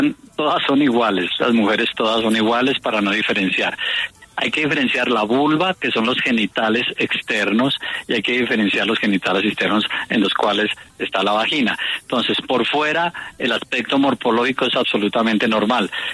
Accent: Colombia; yo soy colombiano con apellido alemán

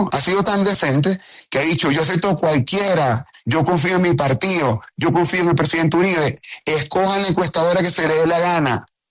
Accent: Venezuela; decidieron junto a un grupo de líderes opositores en mi país, Venezuela, quitarme la nacionalidad

